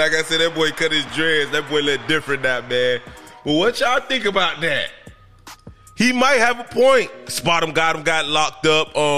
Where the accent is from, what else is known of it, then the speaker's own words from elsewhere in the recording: Miami, Florida, United States; You know I'm from Miami. Shout out to Miami. Shout out to Carroll City. Shout out to Overtown.